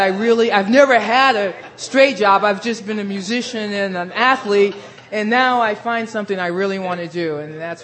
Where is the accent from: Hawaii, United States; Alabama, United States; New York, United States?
Hawaii, United States; I'm here from Hawaii, and I've been living there. My father's Hawaii, well, from there. My mother's from North Carolina.